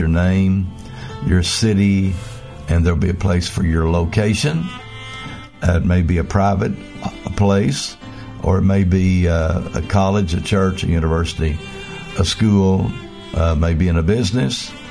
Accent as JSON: {"language": "English", "region": "Oklahoma", "country": "United States", "tie": "born or raised there", "said": "And it's from my home state of Oklahoma there."}